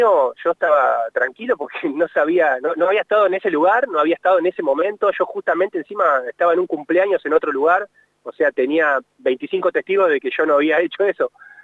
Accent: La Plata, Buenos Aires Province, Argentina; yo soy de acá de La Plata, hacía muchos años que jugaba al fútbol

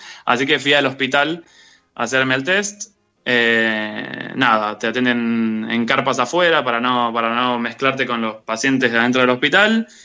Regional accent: La Plata, Buenos Aires Province, Argentina; moved away; Yo soy de La Plata de Tolosa.

